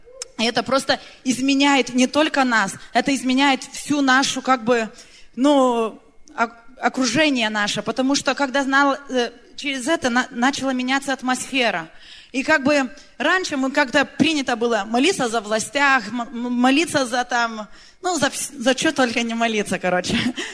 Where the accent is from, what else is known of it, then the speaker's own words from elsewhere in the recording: Lithuania; мы из Литвы, тут католическая страна, очень консервативная страна, и наш город, это такой самый такой литовский, самый консервативный из всех городов Литвы.